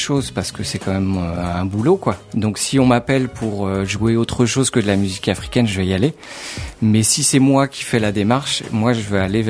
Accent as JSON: {"language": "French", "region": "Île-de-France", "country": "France", "tie": "born or raised there", "said": "Résident le Val d'Oise depuis ma naissance."}